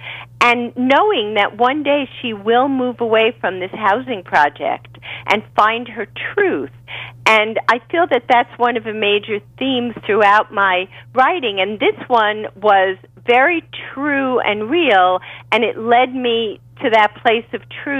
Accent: Bronx, New York, United States; we never had the money growing up in the Bronx.

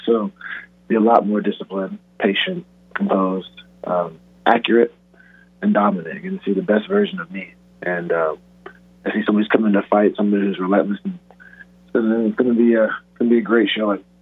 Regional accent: Fort Lauderdale, Florida, United States; born there; I live in Deerfield Beach, and I was born in Fort Lauderdale, but I live in Deerfield Beach, so it's just the next, like, two towns up.

